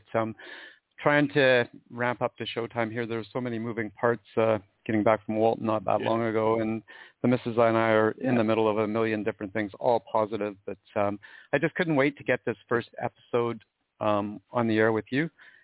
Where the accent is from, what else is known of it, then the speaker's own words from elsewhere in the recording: Chilliwack, British Columbia, Canada; I mean, I'm a farm boy. I grew up in Chilliwack in the Fraser Valley